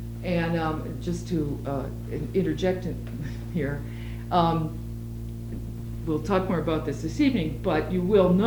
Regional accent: Illinois, United States; My home state, Illinois, did that in 1961.

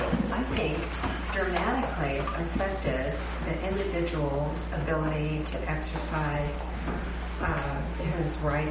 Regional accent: Tacoma, Washington, United States; and I'm from Tacoma also

